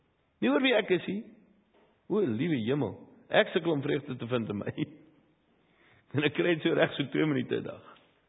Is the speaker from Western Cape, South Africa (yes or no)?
no; Johannesburg, Gauteng, South Africa; born there; ek het gebore in Joburg, Jenda en Hielbrau en sedertdien was my ervaring van 'n plaas daai een keer toe ek in 'n doring getrap het, toe ek 4 was in Marble Hall.